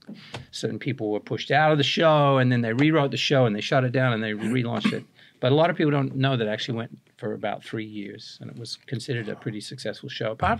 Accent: Australia; now in United States; I'm originally from Australia. Been in the States since 1992.

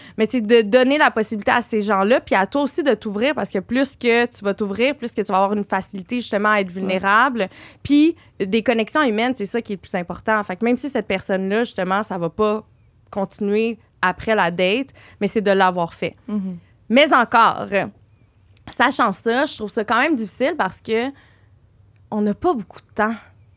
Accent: Montreal, Quebec, Canada; also born or lived in Candiac; Parce que j'ai grandi à Montréal.

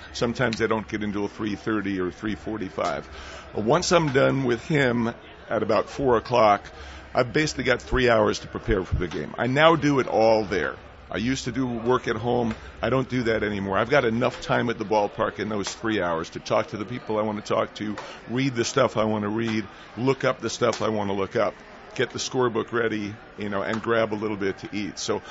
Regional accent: New York, United States; I had played baseball until college and listened to a million games growing up in New York.

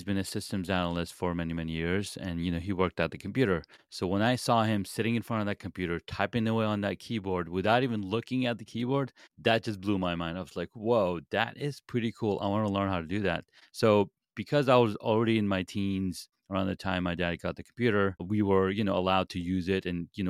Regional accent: Saudi Arabia; And then growing up in Saudi Arabia, we only had two television channels.

